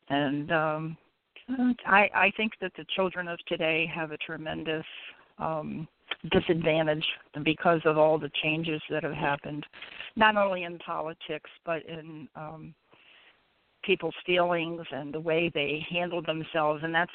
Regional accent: Linthicum, Maryland, United States; Right down Route 97 into Linthicum, and I was raised in Linthicum. When my mom and dad had their house there, I grew up and graduated in Anne Arundel County from high school

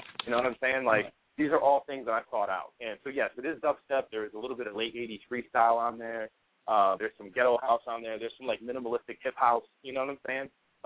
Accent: Chicago, Illinois, United States; I grew up in Chicago when, you know, house music in Chicago was just being birthed.

